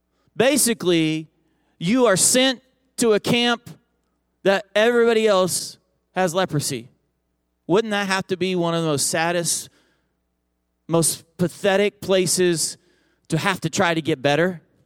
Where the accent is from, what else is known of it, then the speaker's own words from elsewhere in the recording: Oklahoma, United States; also born or lived in Texas; now in Pennsylvania, United States; I'm a Southern preacher, okay? I'm from the South. I lived all of my life in Oklahoma and Texas.